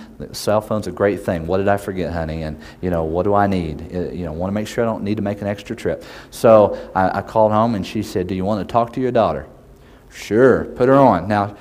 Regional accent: Oklahoma, United States; Me and my wife are from Oklahoma, if my accent has not given itself away.

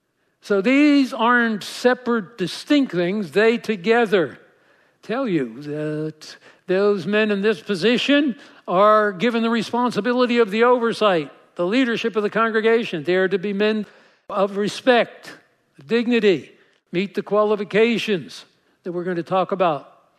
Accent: New Jersey, United States; And I didn't want them to give me the boot when I moved here all the way from New Jersey.

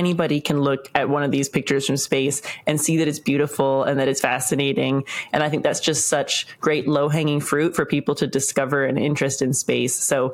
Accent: Canada; I'm Canadian.

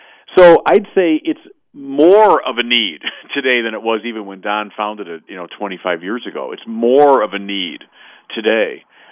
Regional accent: Chicago, Illinois, United States; In fact, just recently I was back in my hometown of Chicago

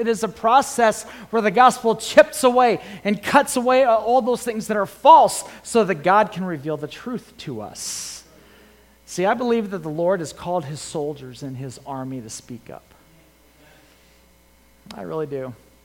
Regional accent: Illinois, United States; But I grew up near Chicago, and Chicago Cubs fans, when they won that World Series

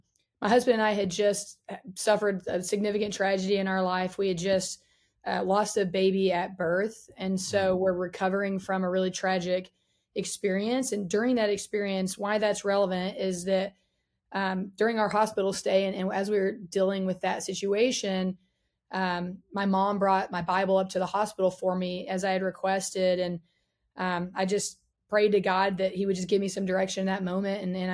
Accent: Lubbock, Texas, United States; I grew up playing soccer in Lubbock.

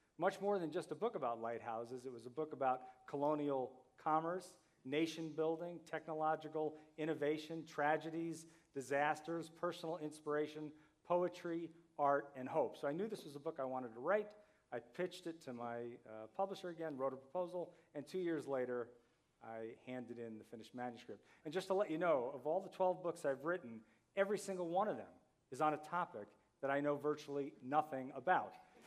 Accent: Marblehead, Massachusetts, United States; I had only seen two lighthouses in my whole life from closer than about 150 feet, one of them in my hometown of Marblehead.

